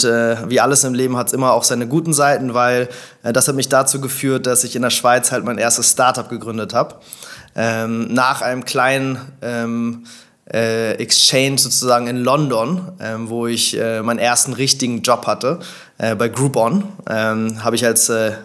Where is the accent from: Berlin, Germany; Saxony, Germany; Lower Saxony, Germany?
Berlin, Germany; Also ich bin in Berlin geboren, vor ein bisschen mehr als 30 Jahren, bin hier aufgewachsen. Meine Mama ist Amerikanerin, mein Vater ist Deutscher.